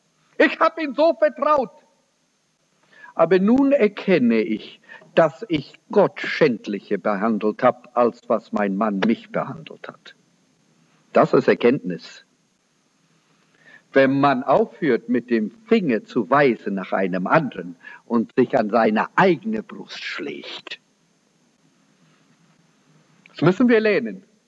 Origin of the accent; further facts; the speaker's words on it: South Africa; Das ist so leicht wie irgendetwas, das bei uns in Südafrika auch eine heiratete